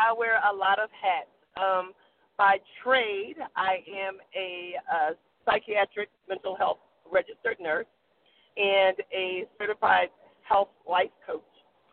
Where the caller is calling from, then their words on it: North Carolina, United States; I'm calling from North Carolina.